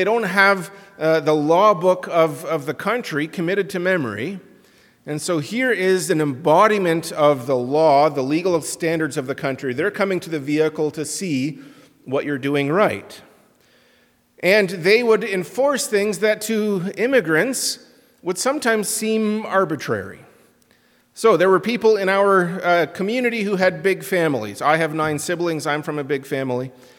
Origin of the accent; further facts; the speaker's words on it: Canada; born there; I was born in Canada, so I still have some of that memory, still the feeling of being an immigrant.